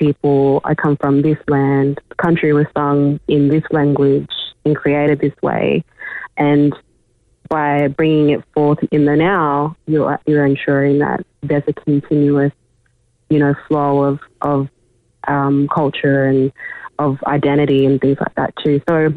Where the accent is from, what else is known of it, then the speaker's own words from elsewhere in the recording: Grafton, New South Wales, Australia; I'm also a descendant of the Nagi people in the Torres Strait Islands as well. But I'm pretty much a freshwater woman from Grafton and Coffs Harbour area.